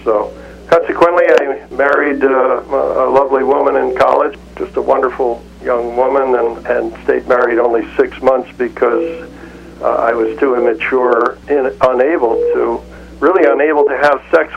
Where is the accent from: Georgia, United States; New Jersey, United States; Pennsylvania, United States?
New Jersey, United States; Morristown; I grew up in Morristown, New Jersey, in a big fancy house with servants.